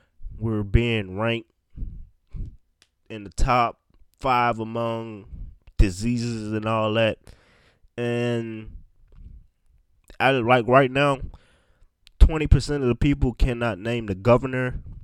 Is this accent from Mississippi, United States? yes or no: yes; Mississippi, United States; I'm from Mississippi, and we make some great-ass athletes here.